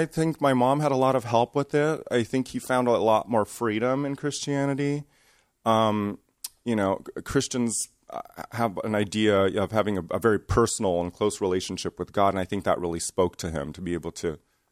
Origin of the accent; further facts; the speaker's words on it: Indonesia; also born or lived in United States; I was born in the States, and at age 3, my father decided to move the entire family, which was my mom, my sister, myself, and him, to Indonesia.